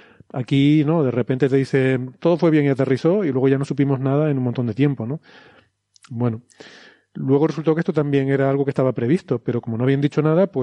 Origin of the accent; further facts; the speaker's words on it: Canary Islands, Spain; A mí como canario me sale el zurrón del gofio